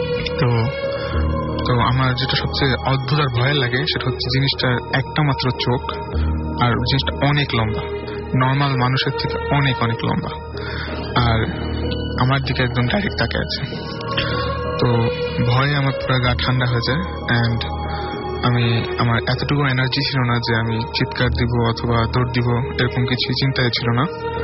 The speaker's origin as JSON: {"language": "Bangla", "town": "Dhaka", "region": "Dhaka Division", "country": "Bangladesh"}